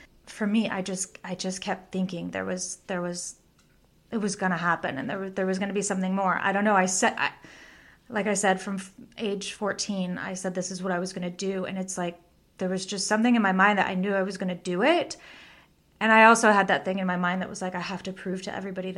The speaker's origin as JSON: {"language": "English", "town": "Bakersfield", "region": "California", "country": "United States", "tie": "born or raised there", "said": "I grew up in Bakersfield, California. My family's all in agriculture"}